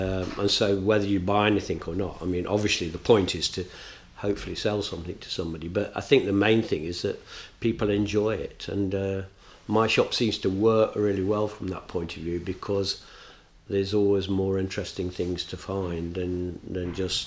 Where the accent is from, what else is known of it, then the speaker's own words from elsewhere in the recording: Nottingham, East Midlands, United Kingdom; especially being in a provincial town, in my hometown's Nottingham